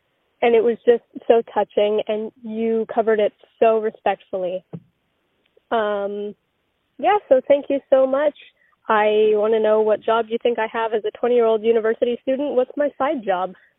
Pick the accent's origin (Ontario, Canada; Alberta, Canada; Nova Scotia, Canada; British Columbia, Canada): British Columbia, Canada; Bowen Island; I'm originally from Bowen Island